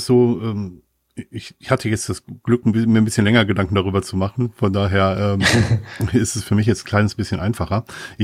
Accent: North Rhine-Westphalia, Germany; ich bin im Ruhrgebiet groß geworden, das heißt, ich bin in einem sehr diversen Umfeld groß geworden

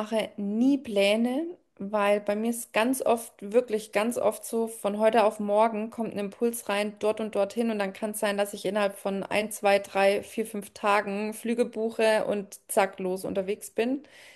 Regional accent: Germany; born there; Fließt bei mir komplett direkt durch meinen Geburtsort, also durch Deutschland.

